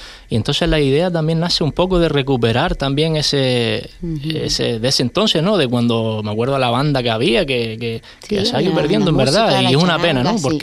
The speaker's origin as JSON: {"language": "Spanish", "town": "Triquivijate", "region": "Canary Islands", "country": "Spain", "said": "en la fiesta del pueblo de mi pueblo, de Triquibijate"}